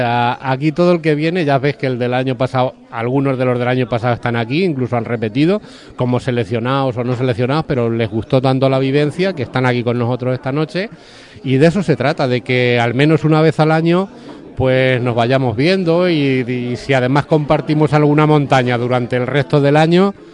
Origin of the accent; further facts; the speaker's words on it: Toledo, Castilla-La Mancha, Spain; porque yo soy de Toledo, aunque vivo aquí prácticamente toda la vida